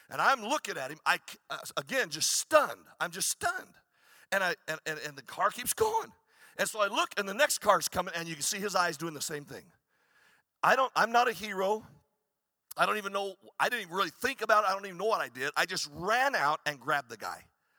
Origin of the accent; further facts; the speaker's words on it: Arizona, United States; Now, I'm from Arizona. I'm not used to seeing people wadded up under cars.